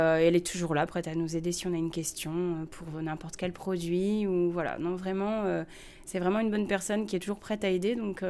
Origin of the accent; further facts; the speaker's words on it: Hauts-de-France, France; On a habité aussi 10 ans dans le Sud. Et en fait, on est originaire du Nord, donc c'était un petit peu comme une évidence de revenir ici.